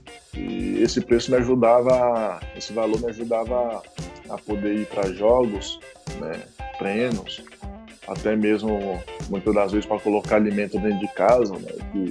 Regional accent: Cidade Ocidental, Goiás, Brazil; also born or lived in Gama; eu venho de uma cidade do interior de Goiás, chamada Cidade Ocidental. Cresci lá, né? Nasci no Gama, Distrito Federal, mas eu cresci lá.

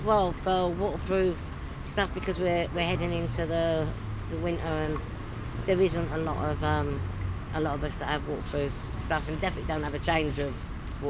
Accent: London, United Kingdom; Yeah, I was born bred in London, yeah.

